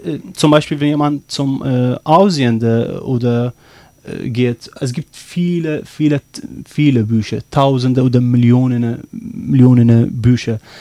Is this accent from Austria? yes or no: no; Iraq; German is a second language; ich komme aus dem Irak